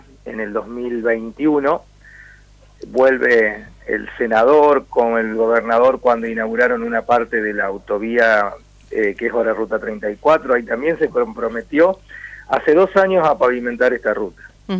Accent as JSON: {"language": "Spanish", "region": "Santa Fe", "country": "Argentina", "said": "dependemos todo de Rafaela, de nuestra cabecera departamental, porque somos santafesinos."}